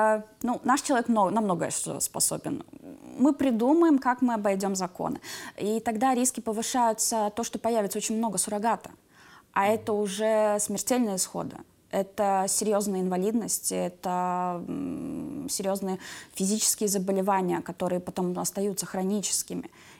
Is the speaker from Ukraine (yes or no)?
no; Vidzeme, Latvia; Я из Видземской стороны.